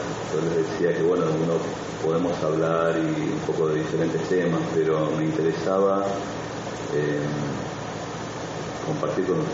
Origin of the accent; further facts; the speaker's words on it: Argentina; accent: Argentine; also born or lived in India; now in Orange County, United States; mi acento es de Argentina, y para que se resume por primera vez, hace más de 20 años que soy monje. Me formé en la India y hace ya van a ser 10 años que estoy viviendo en los Estados Unidos.